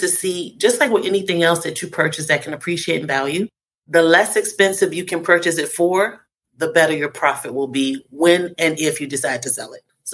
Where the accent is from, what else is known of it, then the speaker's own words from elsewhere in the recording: New Orleans, Louisiana, United States; I'm from New Orleans. So my whole life, when the weatherman said a hurricane is coming, guess what we did? We hightailed it out of there.